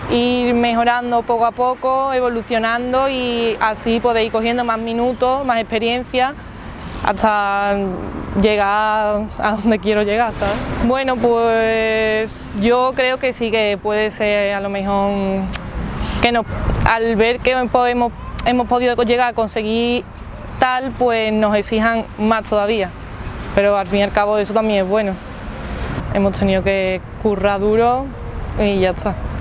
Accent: Gerena, Andalusia, Spain; yo empecé en mi pueblo, en Gerena, y después me fui a Sanlúcar la Mayor, a un pueblo de al lado de allí, de Sevilla.

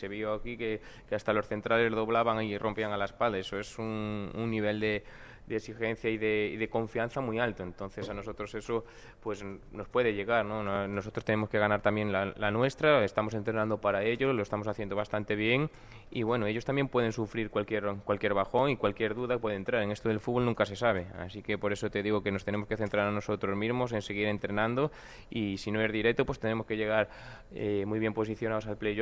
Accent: Galicia, Spain; Como buen gallego, volveré a casa tarde o temprano.

